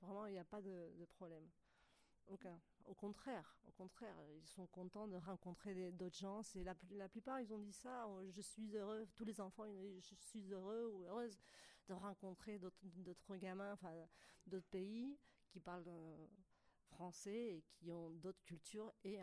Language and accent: French; Madrid, Community of Madrid, Spain; French is a second language; je viens de Madrid